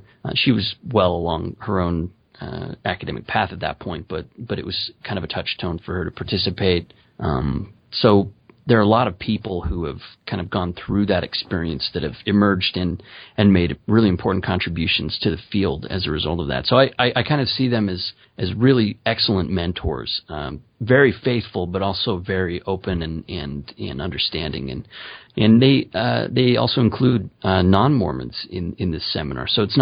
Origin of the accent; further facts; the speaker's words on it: Utah, United States; also born or lived in Maryland; Yeah, we moved back to Utah. I finished up school and then we came back. And I grew up in Utah, so.